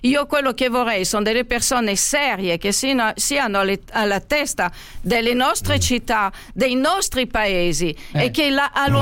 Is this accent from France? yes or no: yes; France; io sono francese